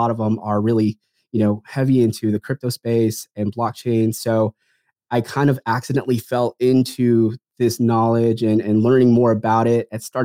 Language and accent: English; Philippines; You know, I'm Filipino, and a lot of times I like to say I'm the 1% of male Filipinos that didn't become a nurse, right?